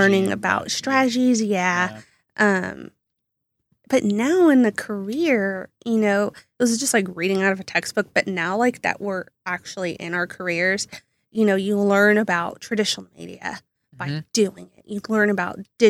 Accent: Midlothian, Texas, United States; I'm from the Dallas area. It's a suburb called Midlothian.

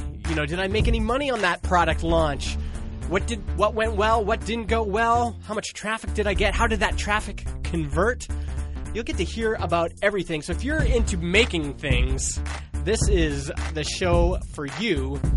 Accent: British Columbia, Canada; I'm a Canadian living in British Columbia

